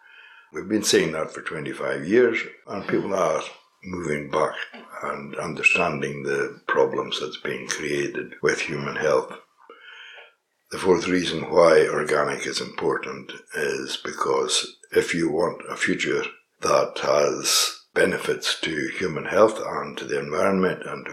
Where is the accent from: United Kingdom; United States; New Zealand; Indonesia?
United Kingdom; Glenelg, Scotland; originally, we came from the West Coast, from a crofting background. In a small village in Glenelg, in the West Coast.